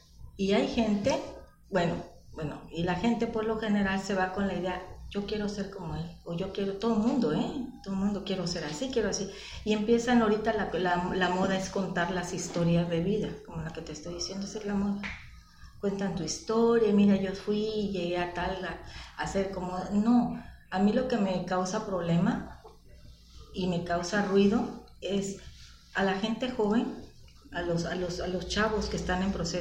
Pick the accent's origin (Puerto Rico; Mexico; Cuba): Mexico; de hecho los mexicanos somos bien inteligentes, bien vivos, bien listos